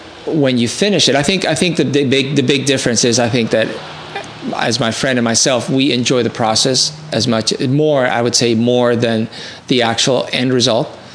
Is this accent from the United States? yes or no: no; Ecuador; a personal story with a lot of pictures of me growing up in Ecuador included with the artwork.